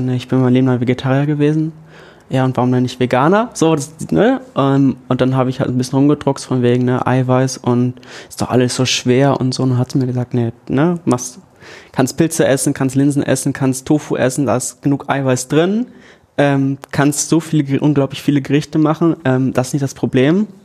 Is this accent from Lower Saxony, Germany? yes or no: yes; Ganderkesee, Lower Saxony, Germany; Ich komme aus Ganakesee. Ich habe bisher in Hannover studiert und studiere ab 1.10. Pädagogik hier in Oldenburg.